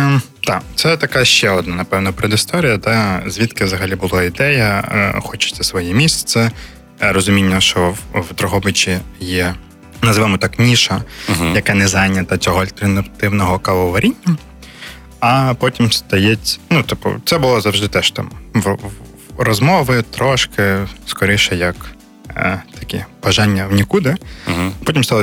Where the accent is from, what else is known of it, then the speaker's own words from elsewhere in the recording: Odesa, Odesa Oblast, Ukraine; also born or lived in Kyiv / Ivano-Frankivsk; now in Drohobych, Ukraine; Я родом з Одеси, це правда. Народився, виріс, навчався. Вступив в Київ, провчився, пропрацював там 8 років.